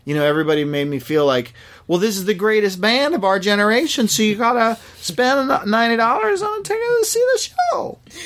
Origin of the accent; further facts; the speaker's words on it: New England, United States; I don't really have a team, but I'm from New England and the Patriots didn't make it to the Super Bowl.